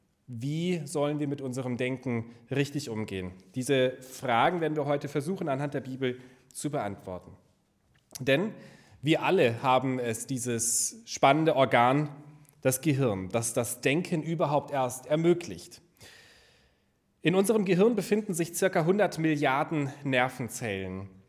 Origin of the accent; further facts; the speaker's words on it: Hanover, Lower Saxony, Germany; Ich komme aus Hannover, bin verheiratet und habe zwei kleine Töchter.